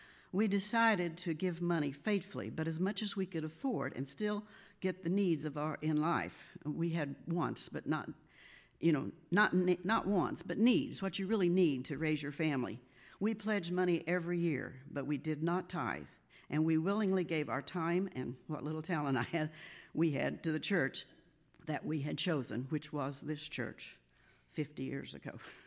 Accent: Marion, United States; I was born in Marion. I grew up in Marion. I raised my family in Marion, and I'm still here today.

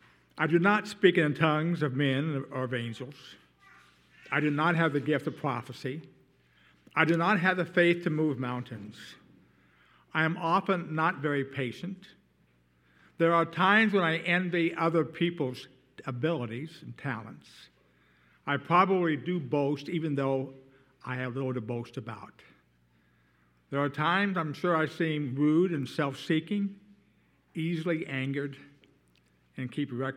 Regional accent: Denver, Colorado, United States; As a small boy growing up near Denver, Colorado, my grandparents on my father's side had a profound influence on me.

